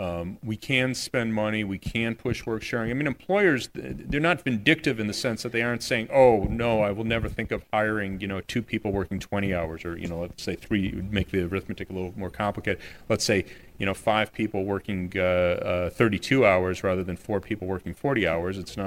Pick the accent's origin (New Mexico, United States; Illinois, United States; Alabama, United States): Illinois, United States; Chicago; I grew up in Chicago under the real Mayor Daley, as we like to say.